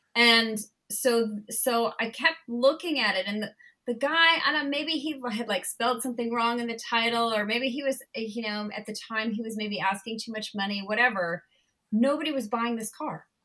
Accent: Burbank, California, United States; And now, I grew up in Burbank, and I went to high school in Burbank.

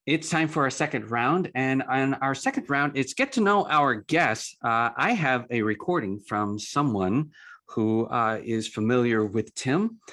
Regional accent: Chicago, Illinois, United States; I'm from Chicago, Illinois. A longtime listener, first time recorder for the show.

